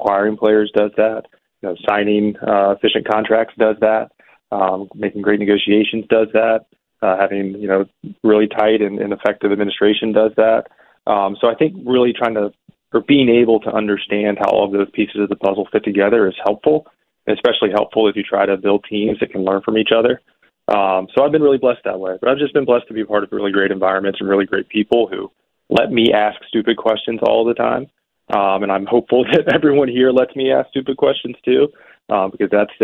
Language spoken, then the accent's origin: English; Atlanta, Georgia, United States; Yeah, so I grew up in Atlanta, Georgia, born in 1984.